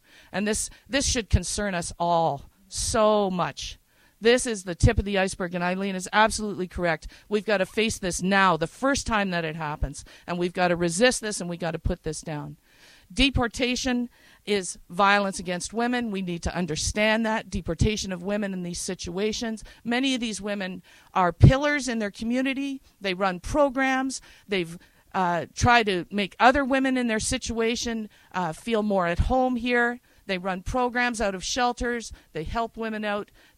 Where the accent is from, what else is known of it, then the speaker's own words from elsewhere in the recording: Canada; These are not women who are threatening me as a Canadian citizen.